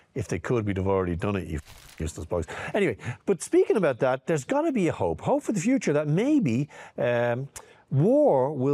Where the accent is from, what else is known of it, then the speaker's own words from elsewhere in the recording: Ireland; Take it from me, I'm an Irishman.